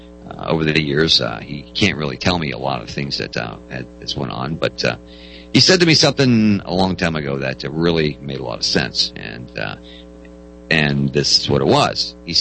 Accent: Las Vegas, Nevada, United States; I'm from Las Vegas, brother.

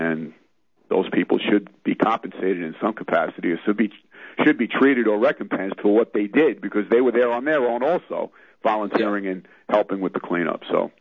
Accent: New York City, New York, United States; that I'm from the Bronx, New York

